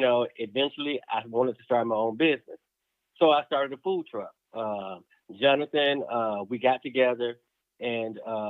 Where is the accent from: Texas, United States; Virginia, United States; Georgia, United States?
Georgia, United States; Atlanta; So, just like my bio said, I'm from Atlanta, grew up, went to school here, loved math so much that I went to Tuskegee and I majored in mathematics.